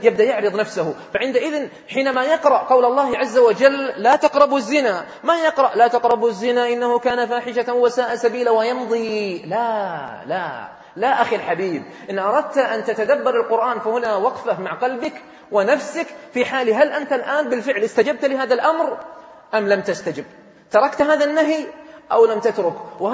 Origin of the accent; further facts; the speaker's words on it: Riyadh, Riyadh Province, Saudi Arabia; يمكن أنتم في جدة الإبل عندكم قليلة، لكن احنا عندنا في الرياض كثيرة